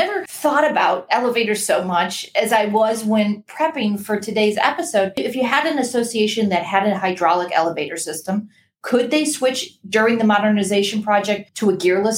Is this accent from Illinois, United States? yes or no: yes; Chicago, Illinois, United States; I'm from Chicago. It was the Sears Tower when I grew up there, and now it's called the Willis Tower.